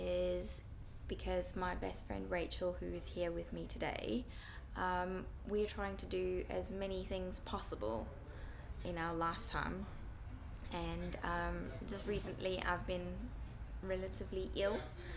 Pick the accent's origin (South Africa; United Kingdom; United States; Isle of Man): South Africa; I am 35 and I originally come from South Africa, but I'm a British citizen because my parents are British.